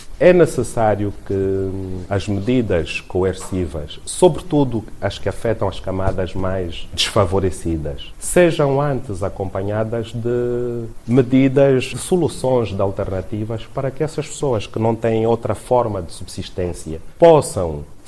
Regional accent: Angola; Então, nós, como angolanos, também temos de pensar assim

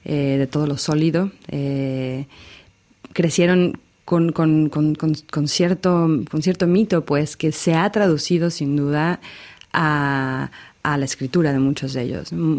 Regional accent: Mexico; born there; Yo no crecí toda mi infancia en México, pero bueno, nací ahí y crecí con el mito de que la ciudad se podía derrumbar en cualquier momento

